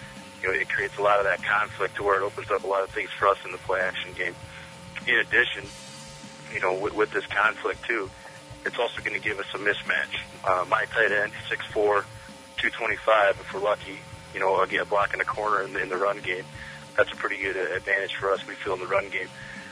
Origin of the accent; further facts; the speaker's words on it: South Dakota, United States; I was actually a head strength and conditioning guy at my hometown high school in South Dakota